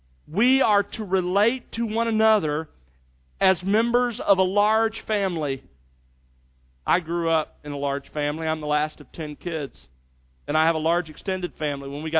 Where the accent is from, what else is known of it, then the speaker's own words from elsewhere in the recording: the South, United States; in the churches I grew up with in the South, you'd often hear people refer to one another as Brother Bill